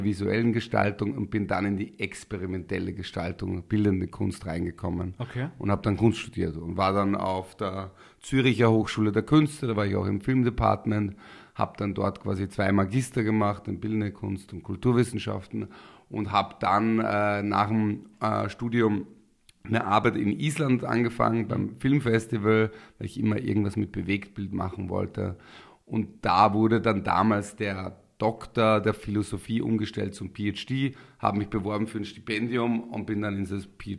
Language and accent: German; Linz, Upper Austria, Austria; Ich komme quasi aus Linz, aus dem Gemeindebau, alleinerziehende Mutter, eher, sage ich mal, Arbeiterniveau.